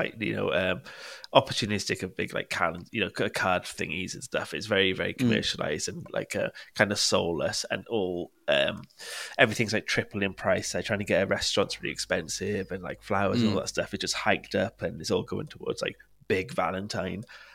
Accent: Wales, United Kingdom; I'm not English. I'm Welsh.

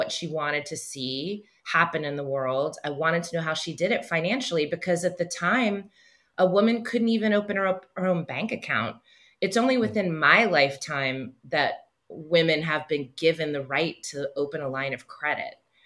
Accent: Roanoke, Virginia, United States; born there; I was born outside of Roanoke, Virginia. She grew up with brothers. I grew up with a brother.

